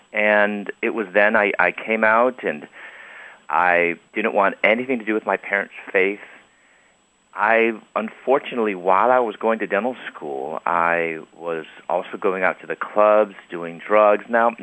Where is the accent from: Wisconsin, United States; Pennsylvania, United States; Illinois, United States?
Illinois, United States; Chicago; I applied to Moody Bible Institute here in Chicago, my hometown, and I applied while I was in prison.